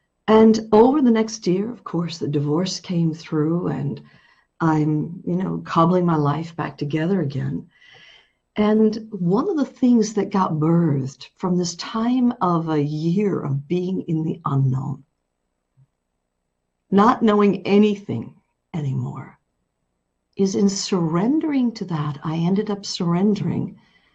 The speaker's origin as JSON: {"language": "English", "region": "New York", "country": "United States", "said": "And though I'm a New Yorker, I'd moved to a tiny beach shack on the sand in California."}